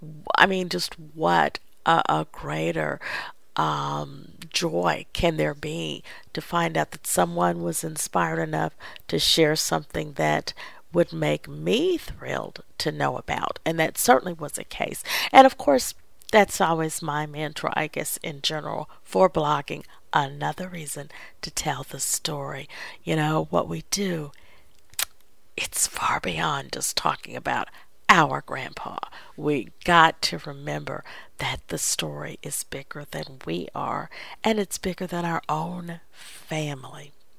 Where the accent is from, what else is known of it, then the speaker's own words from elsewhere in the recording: Arkansas, United States; Again, this is my home state. This is Arkansas.